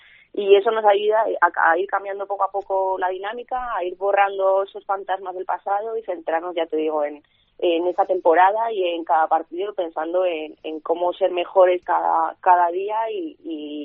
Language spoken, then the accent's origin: Spanish; Valladolid, Castile and León, Spain; now in Madrid, Spain; yo soy de Valladolid, hace justo 5 años me llamó el Atleti, entonces ya ahí cogí y decidí irme a Madrid